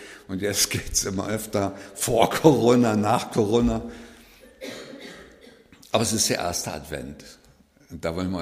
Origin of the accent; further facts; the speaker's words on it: Görlitz, Saxony, Germany; Das war die Behauptung in der Schule, mit der ich groß geworden bin in Görlitz.